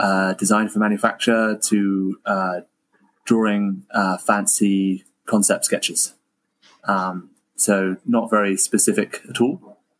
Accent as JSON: {"language": "English", "region": "England", "country": "United Kingdom", "lives_now": "Canada", "said": "I'm an Englishman living in Canada, in the sunny BC"}